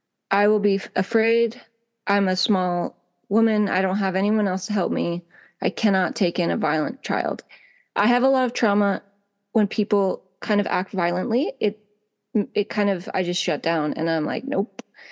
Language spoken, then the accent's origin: English; Monroe, Washington, United States; I grew up in Monroe, Washington, just a little north of Seattle.